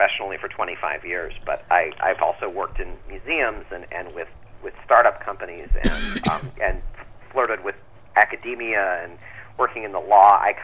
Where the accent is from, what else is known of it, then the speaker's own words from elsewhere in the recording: Ann Arbor, Michigan, United States; I grew up in Ann Arbor, Michigan.